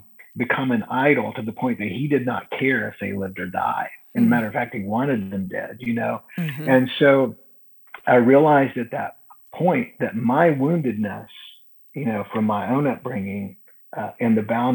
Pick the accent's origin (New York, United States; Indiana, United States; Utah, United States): Indiana, United States; now in Nashville, United States; I'm originally from Indiana, but we live outside of Nashville now, and I'm driving back to Nashville.